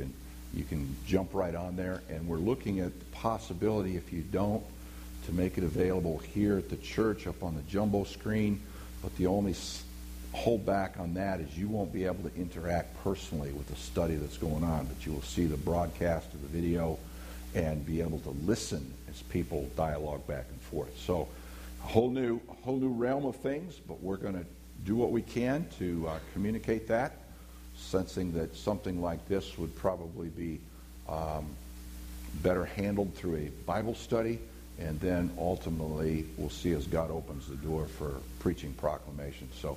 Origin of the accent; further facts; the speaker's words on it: New York, United States; Oh, I'm from the East Coast. So. New York.